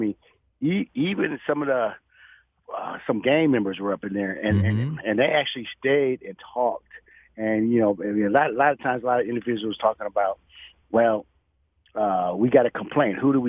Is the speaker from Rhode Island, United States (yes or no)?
no; Toledo, Ohio, United States; now in Dallas, United States; Of course, I'm from Toledo, Ohio. That's why I'm a big time Browns fan.